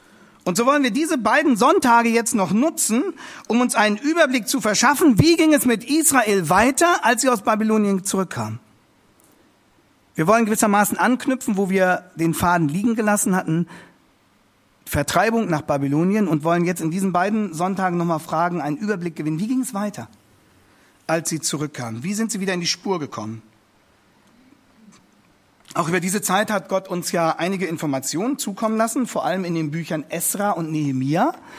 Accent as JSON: {"language": "German", "town": "Hannover", "region": "Lower Saxony", "country": "Germany", "tie": "born or raised there", "said": "landen sie schließlich zunächst in Thüringen und dann im Raum Hannover. Dadurch wurde Hannover dann auch meine Heimat."}